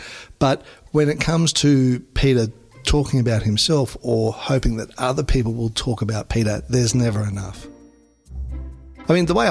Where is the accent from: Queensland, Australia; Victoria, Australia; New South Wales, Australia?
Queensland, Australia; Well, as a Queenslander, I've got a bit of a slow drawl